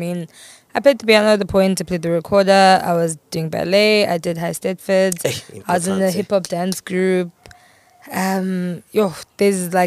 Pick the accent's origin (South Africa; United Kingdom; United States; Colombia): South Africa; Pretoria, Gauteng; also born or lived in Johannesburg / Durban / France; Well, Joburg for a little bit, and then I think when I was, what, 2, 3? Moved to Pretoria.